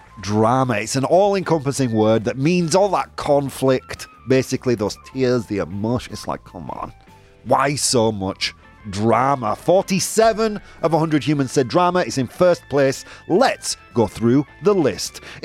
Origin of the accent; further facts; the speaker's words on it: Bradford, Yorkshire and the Humber, United Kingdom; I am from Bradford. I'm allowed to say these things.